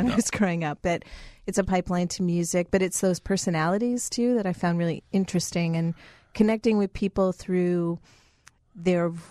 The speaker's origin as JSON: {"language": "English", "town": "Winnipeg", "region": "Manitoba", "country": "Canada", "tie": "born or raised there", "said": "I was born in Winnipeg, and so I grew up listening to the CBC"}